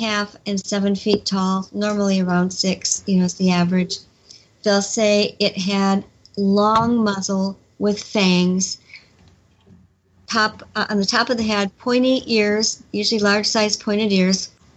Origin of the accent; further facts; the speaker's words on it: Elkhorn, Wisconsin, United States; people around Elkhorn, Wisconsin, which happened to be my hometown